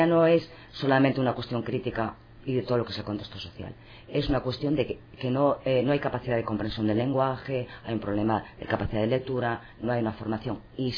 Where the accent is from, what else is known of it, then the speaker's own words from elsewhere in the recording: Lugo, Galicia, Spain; Yo que soy de Lugo y de pueblos pequeños, no he vivenciado en mi niñez los sindicatos labregos, para entendernos.